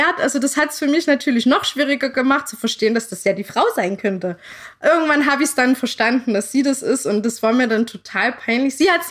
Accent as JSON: {"language": "German", "country": "Germany", "moved": "yes", "said": "Wir als Deutsche"}